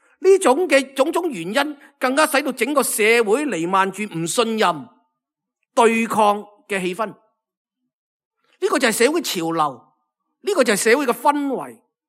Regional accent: Hong Kong; 其实我哋慢慢发觉呢，我哋香港人呢真係风光不再

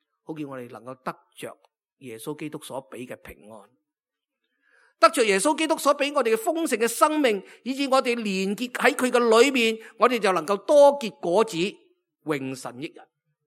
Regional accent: Hong Kong; 佢提醒呢我哋香港人啊要小心啲啊

